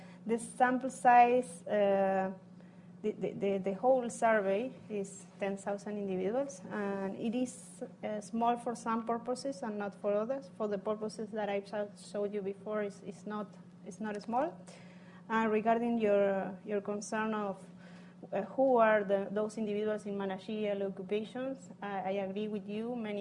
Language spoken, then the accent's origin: English; Córdoba, Argentina; But then you mentioned Cordoba, and I'm from Cordoba.